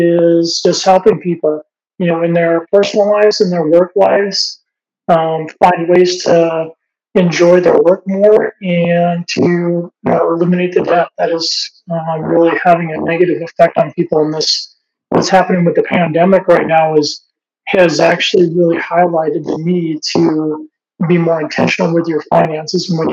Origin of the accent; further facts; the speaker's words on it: Nebraska, United States; also born or lived in Green Bay; I grew up in Nebraska and in Green Bay, so I'm a Packers fan too.